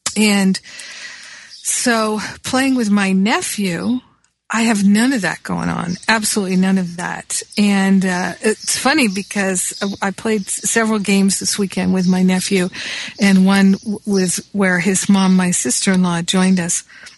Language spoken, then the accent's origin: English; Rhode Island, United States; also born or lived in Michigan; I grew up in Rhode Island as well as Michigan.